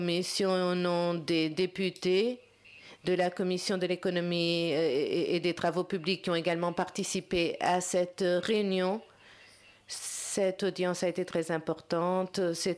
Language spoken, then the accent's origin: Portuguese; France; Portuguese is a second language; e não estou a falar como francês